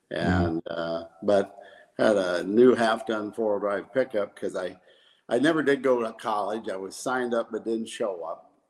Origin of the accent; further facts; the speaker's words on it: Seneca, Iowa, United States; Well, I am from North Central Iowa. Address is Fenton, but I claim a town or a city called Seneca, and we live in the suburbs of Seneca, about 2 miles out.